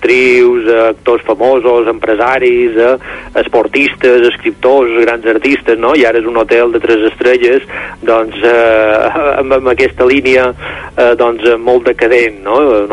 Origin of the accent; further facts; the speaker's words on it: Sa Pobla, Balearic Islands, Spain; also born or lived in Inca; el meu poble natal, la Pobla, allà on jo també he viscut molts anys, Inca, i després a Palma